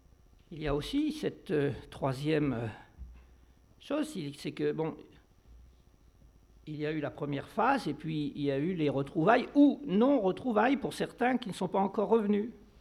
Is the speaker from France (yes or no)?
yes; France; je suis français.